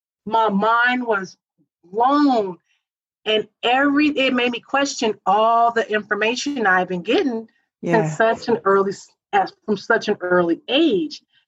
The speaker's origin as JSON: {"language": "English", "region": "Texas", "country": "United States", "tie": "born or raised there", "also_born_or_lived": "California", "moved": "yes", "said": "It was a big thing growing up in Texas. And then I moved to California."}